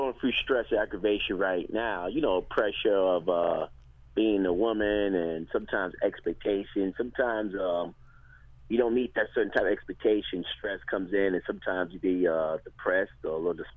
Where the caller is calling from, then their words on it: New York City, New York, United States; I'm calling from New York City, Harlem World.